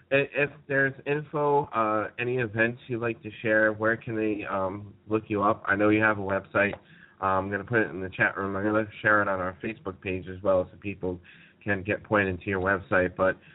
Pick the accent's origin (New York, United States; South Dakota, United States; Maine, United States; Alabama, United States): New York, United States; And we're looking at one another like, you know, like, we're from New York.